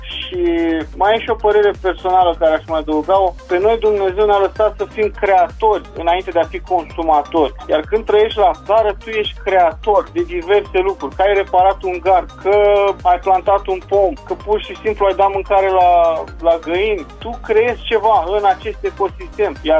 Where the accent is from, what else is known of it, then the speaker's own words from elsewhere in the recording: Romania; eu am crescut la țară, mai fiu din București, dar am crescut lângă București, într-un sat.